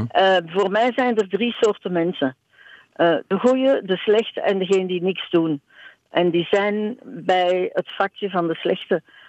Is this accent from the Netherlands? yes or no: no; Belgium; We zijn allemaal Belgen, of bijna allemaal die hier wonen